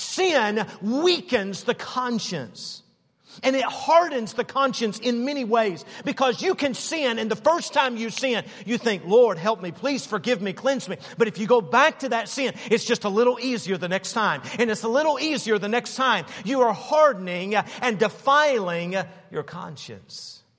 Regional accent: Knoxville, Tennessee, United States; Years ago, when I was growing up in Knoxville, Tennessee, my dad and I, we used to wrestle and fight a lot.

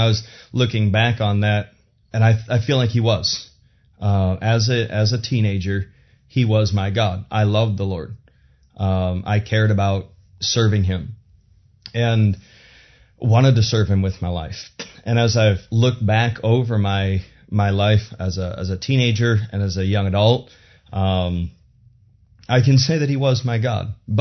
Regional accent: Traverse City, Michigan, United States; I grew up in Traverse City, Michigan. I was the son of a pastor, grew up in a pastor's home then

